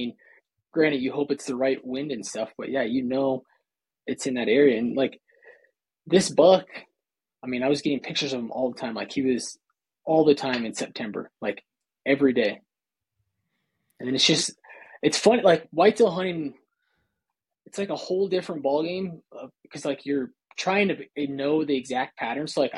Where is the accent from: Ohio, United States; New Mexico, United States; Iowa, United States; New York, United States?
Iowa, United States; So I just, obviously most people know by now I grew up in Iowa, and my parents have 6 acres, 7 acres of timber.